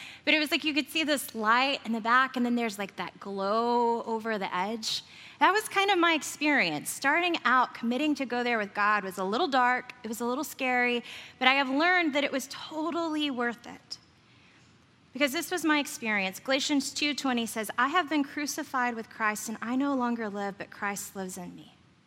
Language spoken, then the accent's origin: English; Texas, United States; So for me, growing up in East Texas, the forest is a sacred place.